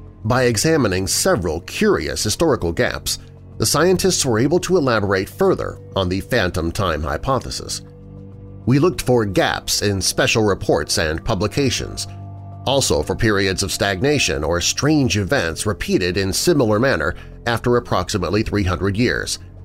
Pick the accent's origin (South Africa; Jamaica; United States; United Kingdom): United Kingdom; Boston, East Midlands; They got married and settled in England after the war and brought up their family in my hometown of Boston.